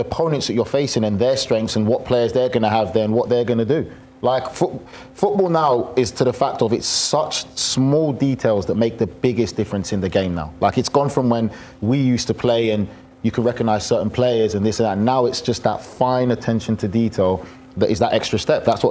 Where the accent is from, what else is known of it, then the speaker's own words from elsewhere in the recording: England, United Kingdom; Growing up in England, listen, they've made fun of English.